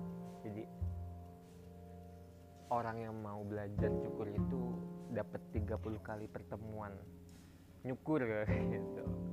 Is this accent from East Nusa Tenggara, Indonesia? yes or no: no; Garut, West Java, Indonesia; setiap namanya ada … itu menandakan gue asli Garut